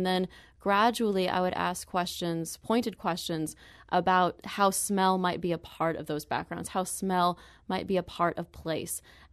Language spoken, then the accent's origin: English; St. Louis, Missouri, United States; Even though I'm from St. Louis, I still don't know so many different corners of the city.